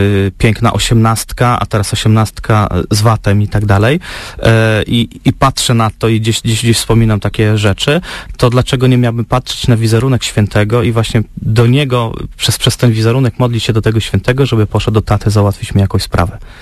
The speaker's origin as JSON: {"language": "Polish", "region": "Podlaskie Voivodeship", "country": "Poland", "said": "jestem zwykły chłopak z Podlasia"}